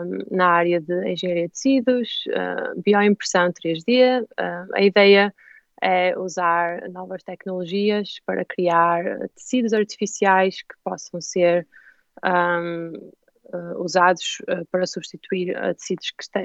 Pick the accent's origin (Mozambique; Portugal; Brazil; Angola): Portugal; Póvoa de Varzim, Norte; moved away as an adult; now in Germany; Eu pensava, eu sou da Póvoa de Varzim, não fica muito longe de Braga, uhum. E pensava sinceramente que iria sempre viver lá.